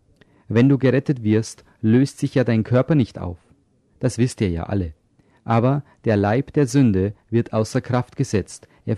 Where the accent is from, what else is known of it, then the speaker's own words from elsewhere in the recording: United Kingdom; German is a second language; Für mich als Brite bedeutet beispielsweise das englische Wort Bag eine Plastiktüte oder eine Stofftasche.